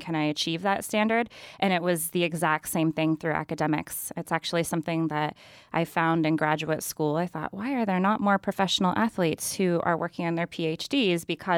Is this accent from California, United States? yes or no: yes; Denny, California, United States; So I grew up in Trinity County. Some people might have heard of Denny.